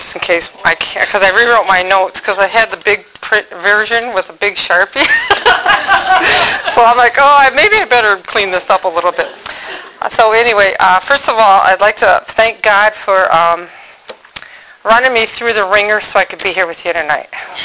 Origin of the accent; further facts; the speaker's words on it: Pinconning, Michigan, United States; I'm hail from Tawas, but really Pinconning, which probably means nothing to you guys. Pinconning. Cheese at the north. And we just moved north.